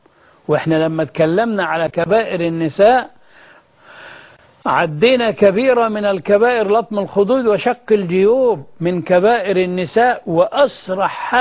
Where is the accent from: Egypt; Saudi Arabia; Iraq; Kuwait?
Egypt; وأن يرحم بلدنا مصر